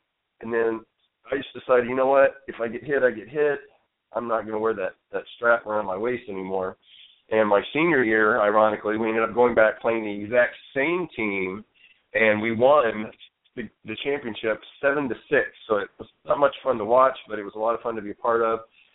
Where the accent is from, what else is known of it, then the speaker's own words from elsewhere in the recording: Fort Smith, Arkansas, United States; I live in Southern California now, but originally I am from Fort Smith, Arkansas. It's the second biggest city in the state, a whopping 85,000 strong.